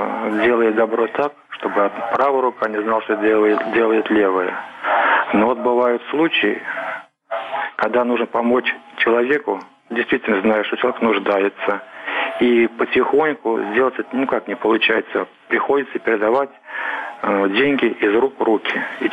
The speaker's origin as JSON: {"language": "Russian", "town": "Saratov", "region": "Saratov Oblast", "country": "Russia", "said": "я из Саратова."}